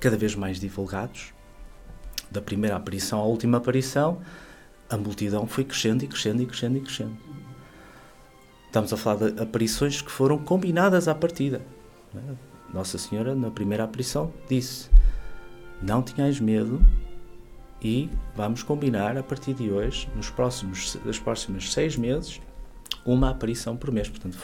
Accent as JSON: {"language": "Portuguese", "town": "Ponte de Lima", "region": "Norte", "country": "Portugal", "tie": "born or raised there", "lives_now": "Viana do Castelo, Portugal", "said": "Curioso eu vir viver para esta paróquia de Nossa Senhora de Fátima, que eu não sou natural de Viana, sou de Ponte Lima"}